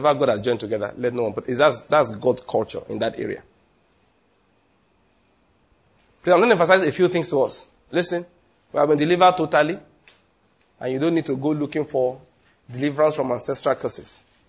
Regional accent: Benue, Nigeria; You know, I'm from Benue State. We don't marry from Nasarawa.

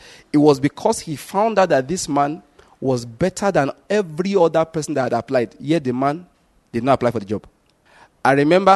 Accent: Nigeria; they employed me as a Nigerian.

